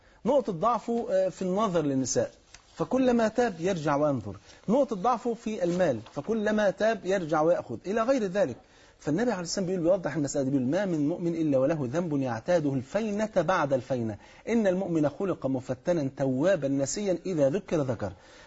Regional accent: Egypt; الاستغفار عامل زي اللي بيسموه عندنا في مصر البشاورة

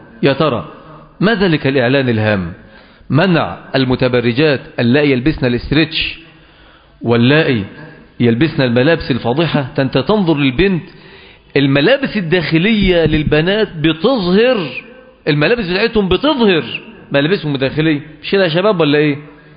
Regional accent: Mansoura, Dakahlia, Egypt; ولكن نذكره لأنه مذمة في بلدنا المنصورة

